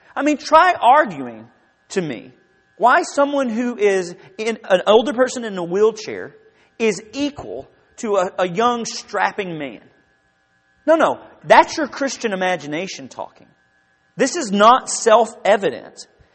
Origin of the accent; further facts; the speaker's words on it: Benton, Arkansas, United States; So when I was growing up in Benton, Arkansas, there was one part of town where they lived, people who were different, the Hill.